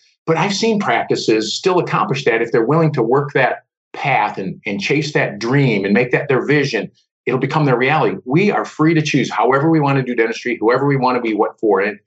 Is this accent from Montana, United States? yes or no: no; Detroit, Michigan, United States; And the reason it's really easy for me to say is I'm from the Detroit metropolitan area.